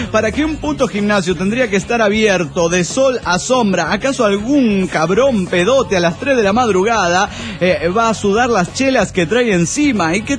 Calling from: Guadalajara, Jalisco, Mexico; de Guadalajara, Jalisco, México.

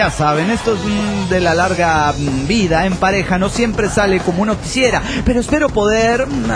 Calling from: Villahermosa, Tabasco, Mexico; de Villahermosa, Tabasco, México.

